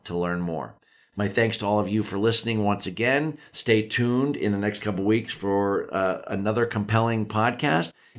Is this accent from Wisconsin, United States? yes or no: no; Pennsylvania, United States; and I grew up here. And so I grew up in Western Pennsylvania and still got my mother here